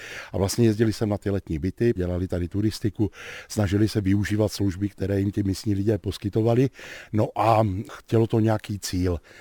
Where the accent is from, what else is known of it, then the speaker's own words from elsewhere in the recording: Zábřeh, Olomouc Region, Czechia; my Zábřežáci, protože já jsem rodilý Zábřežák, máme k tomuhle místu vztah.